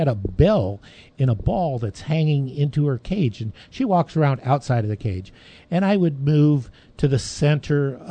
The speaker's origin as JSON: {"language": "English", "region": "California", "country": "United States", "said": "I love horses, and I come from California, and I was in a group called the California Rangers"}